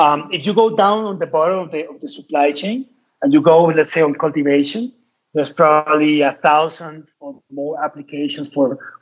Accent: Colombia; English is a second language; because I'm a Colombian. I'm also an American citizen.

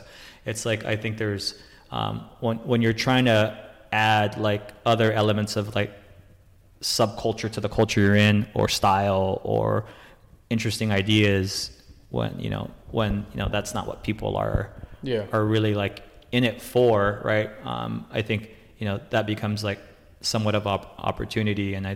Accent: Guam; also born or lived in Riverside, United States; my parents are both from Guam, and I was born in like in Riverside in like Inland Empire, right? So it's like, I was born there and I was kind of like hanging out in basically like the sticks, right? Until I was like fourth grade or something. I moved to Guam when I was like 10

